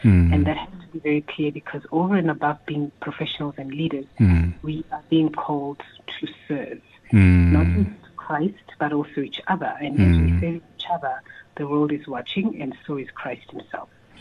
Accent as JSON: {"language": "English", "town": "Klerksdorp", "region": "North West", "country": "South Africa", "tie": "born or raised there", "said": "I was born and raised in Klerksdorp, which is a very small conservative town in the Northwest Province."}